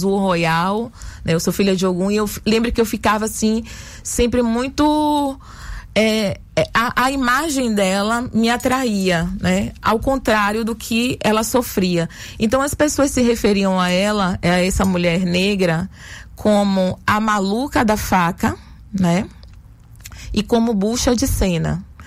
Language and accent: Portuguese; Salvador, Bahia, Brazil; Eu nasci no Engenho Velho de Brotas e na minha infância existia, transitava pelo bairro uma senhora